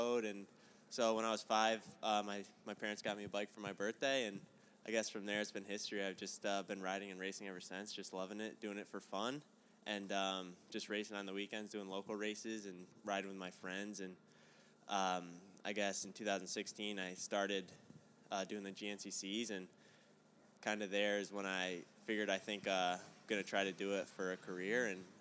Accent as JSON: {"language": "English", "region": "Connecticut", "country": "United States", "tie": "born or raised there", "said": "I guess just growing up in Connecticut, which is in New England, it's super rocky and technical"}